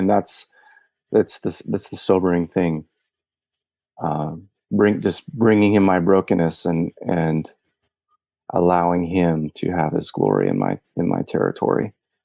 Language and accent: English; Alaska, United States; Yeah, I'm from Alaska.